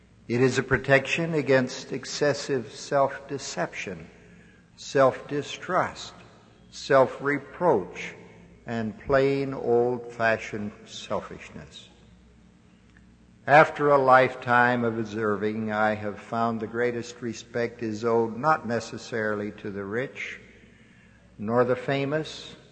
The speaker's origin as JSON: {"language": "English", "town": "Cottonwood", "region": "Utah", "country": "United States", "tie": "born or raised there", "said": "When I was growing up in the Cottonwood area of Salt Lake County, it was part of the rural area of the valley."}